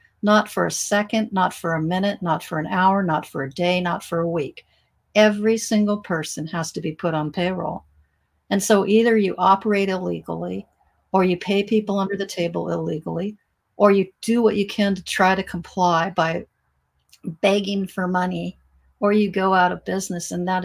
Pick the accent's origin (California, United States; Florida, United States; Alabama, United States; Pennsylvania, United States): California, United States; I'm from California. I have a very different viewpoint.